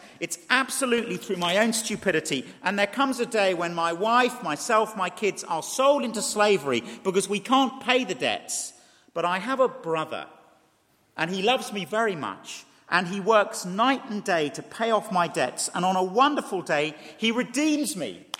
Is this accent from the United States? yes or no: no; DR Congo; born or raised there; also born or lived in Chile / Uganda